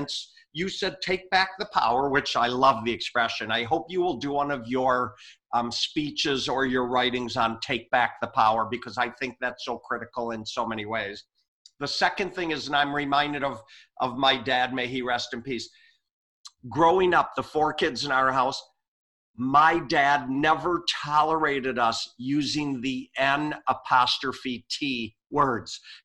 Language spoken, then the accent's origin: English; Minnesota, United States; now in Arizona, United States; I come down to Arizona from Minnesota and the healthcare costs like half here